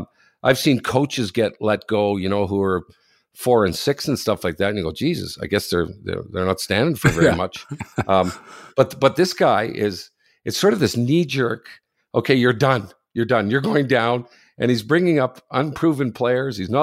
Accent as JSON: {"language": "English", "town": "Ottawa", "region": "Ontario", "country": "Canada", "said": "No, I'm from Ottawa, so I see a lot of people tweeting me about this shit"}